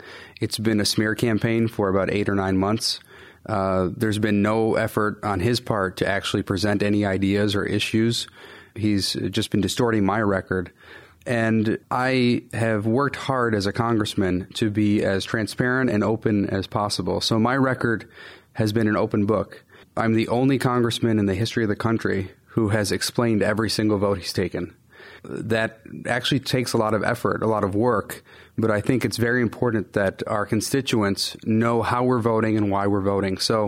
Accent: Grand Rapids, Michigan, United States; I was born in Grand Rapids, have lived in West Michigan pretty much all my life.

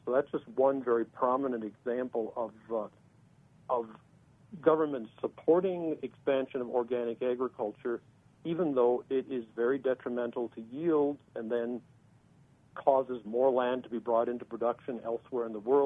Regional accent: California, United States; my home state has its own set of policies called the low-carbon fuel standard. And in California

